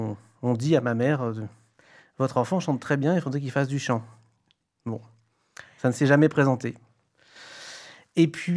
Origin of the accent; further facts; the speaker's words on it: Provence-Alpes-Côte d'Azur, France; je me suis pointé au conservatoire de Toulon, puisque je suis originaire du Var.